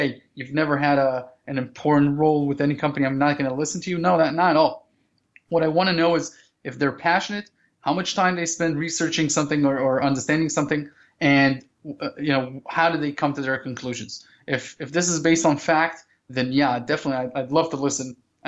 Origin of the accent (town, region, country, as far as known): Israel; born or raised there